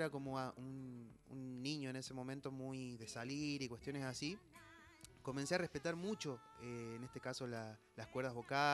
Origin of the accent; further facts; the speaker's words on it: Urundel, Salta, Argentina; also born or lived in Tucumán; tenía 14 años yo. Nací en Tucumán, me crié en el interior de Salta, en un pueblo que se llama Urundel.